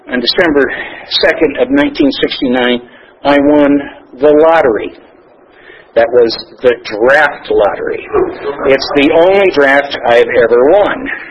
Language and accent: English; Chagrin Falls, Ohio, United States; Now, again, I said I'm from Chagrin Falls. That's Disappointment, as in Disappointment Falls. Otherwise, and I'm also, that's a suburb of Cleveland, Ohio